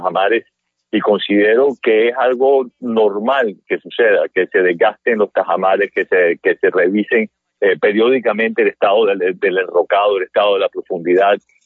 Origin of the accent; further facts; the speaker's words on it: Barranquilla, Atlántico, Colombia; nosotros como barranquilleros aprovechemos más esas investigaciones